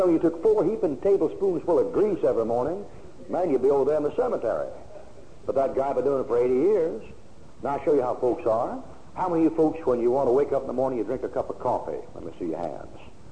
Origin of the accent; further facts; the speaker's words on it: Kansas, United States; moved away as an adult; also born or lived in Delaware / Alabama; I was raised in Kansas. I was born in Delaware and moved to Kansas when I was a year old. Now, when I was in Delaware, in Kansas, I lived there till I was 18. When I was 19, I moved to Alabama.